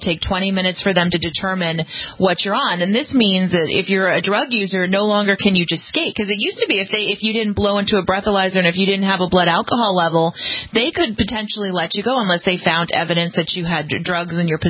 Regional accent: California, United States; We have in California, my home state, we have medical marijuana carts.

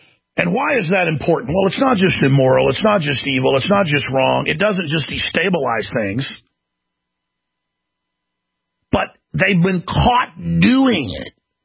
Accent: United States; I'm not a communist. I'm an American.

